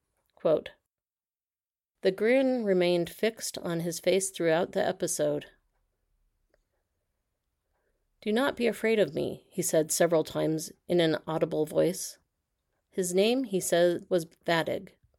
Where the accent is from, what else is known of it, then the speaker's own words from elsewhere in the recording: Utah, United States; I remember in my hometown, the closest we came to pepperoni rolls was Little Caesar's pepperoni bread